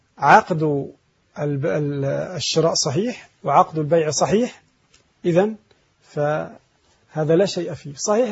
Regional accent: Egypt; التجار يسمونه عندنا في مصر حرق السلعة

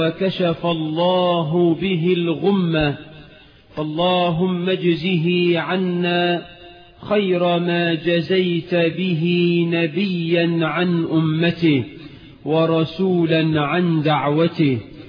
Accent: Egypt; اللهم اجعل بلدنا مصر آمنة مطمئنة

